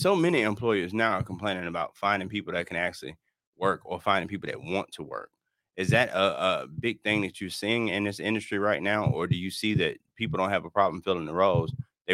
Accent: Alabama, United States; I'm from Alabama, but it's all right.

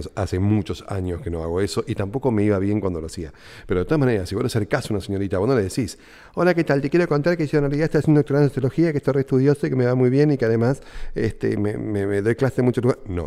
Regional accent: Buenos Aires, Argentina; yo soy de Flores, nativamente.

